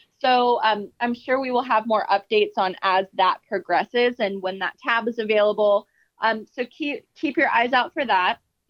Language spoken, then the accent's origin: English; Indiana, United States; You know, I'm from Indiana and I'm also a realist.